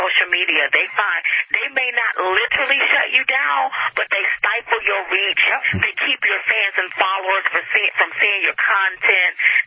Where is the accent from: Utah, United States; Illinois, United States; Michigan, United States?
Michigan, United States; Detroit; also born or lived in North Carolina; We grew up half in Detroit and then in North Carolina.